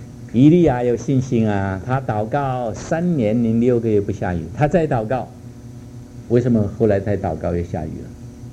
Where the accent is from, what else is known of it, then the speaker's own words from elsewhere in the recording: China; 我在家乡大陆的时候，我遇到过那个干旱的天气。我们喝水，我是农家出生